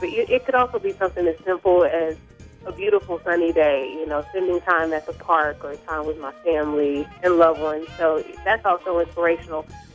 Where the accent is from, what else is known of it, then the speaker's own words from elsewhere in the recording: Houston, Texas, United States; and I'm from Houston.